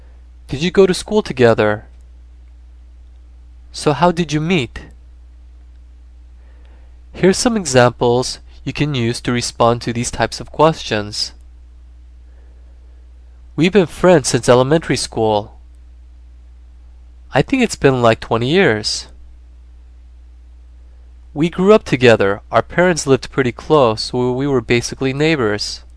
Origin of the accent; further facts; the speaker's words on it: Florida, United States; I grew up in Florida, so my in-laws are there. We moved to California 5 years ago.